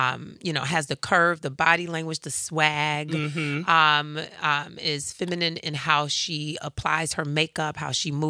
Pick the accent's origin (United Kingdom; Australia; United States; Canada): United States; Chicago, Illinois; So I often think about like growing up in Chicago when we used to walk to the church.